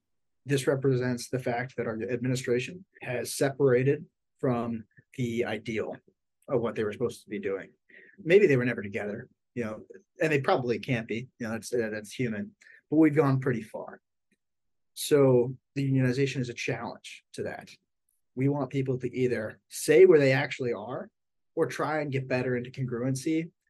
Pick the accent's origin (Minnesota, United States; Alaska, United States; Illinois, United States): Minnesota, United States; now in New York, United States; I've been working since I was 14 legally in Minnesota. I'm from Minnesota. The working age is pretty young there. And coming to New York, I had a lot of respect.